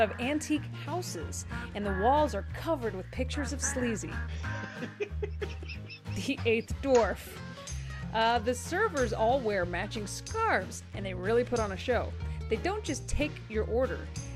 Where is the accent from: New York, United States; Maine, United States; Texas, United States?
Texas, United States; I grew up in Texas.